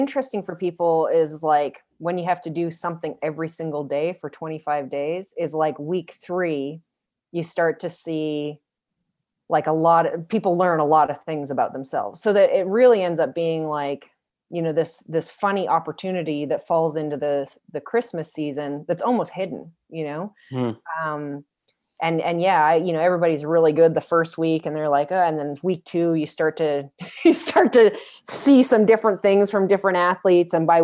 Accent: Canada; now in United States; I mean, I just removed my entire Canadian card. Not only am I cold in 60 degrees, I don't know how to ski.

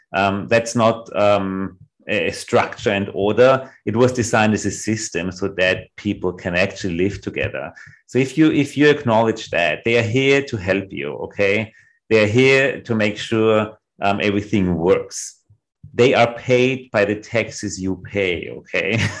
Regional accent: Vienna, Austria; English is a second language; what I really learned growing up in Vienna, we have an incredible hierarchy of authorities.

